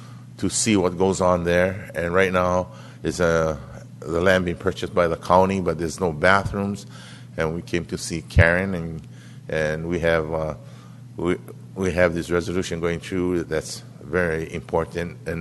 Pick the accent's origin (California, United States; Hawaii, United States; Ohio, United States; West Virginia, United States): Hawaii, United States; Kona; I'm born and raised in Kona, born and raised in the Ahuhua of Kohana Iki or Oma.